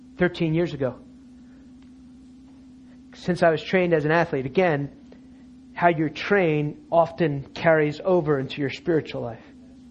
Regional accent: New Jersey, United States; Growing up in New Jersey, in a very type A family, my family was not passive aggressive.

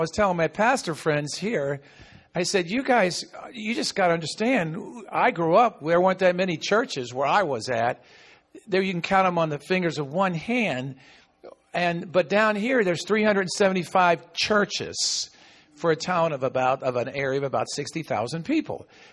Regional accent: New York, United States; And I'll tell you a little bit more about my experience growing up in New York area.

